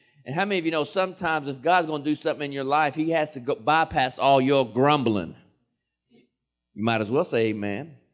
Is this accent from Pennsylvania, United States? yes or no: no; Kentucky, United States; I said, well, I don't read a lot. I'm from Kentucky.